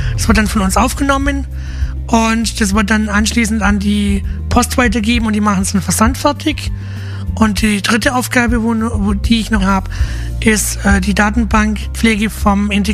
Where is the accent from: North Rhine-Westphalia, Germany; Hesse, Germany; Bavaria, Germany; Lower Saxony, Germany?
Bavaria, Germany; Lindenberg im Allgäu; Da bin ich mit meiner Mutter in Lindenberg im Allgäu, wo ich aufgewachsen bin